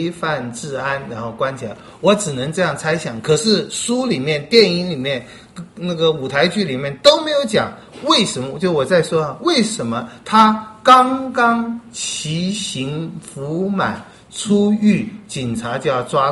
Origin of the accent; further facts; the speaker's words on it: Taiwan; 我们台湾人最懂这个了